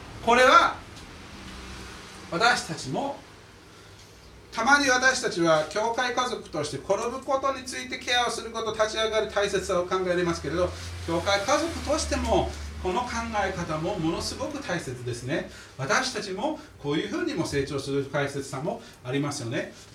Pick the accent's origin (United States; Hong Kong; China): United States; 僕はアメリカ人なので寛容という言葉を聞いたときに、は?というのが普通です。